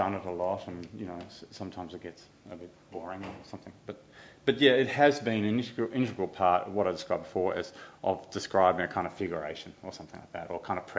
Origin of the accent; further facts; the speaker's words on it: Montreal, Quebec, Canada; born there; I was born in Montreal